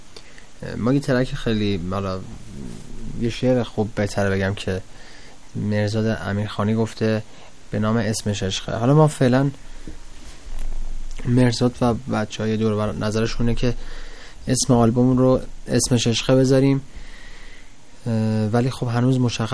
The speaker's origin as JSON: {"language": "Persian", "town": "Tehran", "region": "Tehran Province", "country": "Iran", "tie": "born or raised there", "said": "من خودم بچه تهران هستم، ولی اصالتمون در واقع میتونم بگم ترک هستیم."}